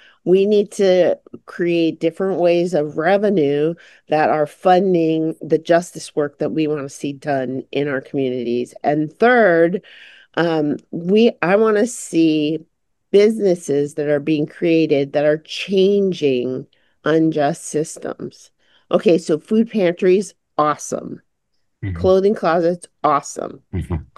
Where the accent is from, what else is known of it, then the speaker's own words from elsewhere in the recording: Hawaii, United States; I grew up here in Hawaii. I don't know if you guys know that. I'm Native Hawaiian, Indigenous Hawaiian Chinese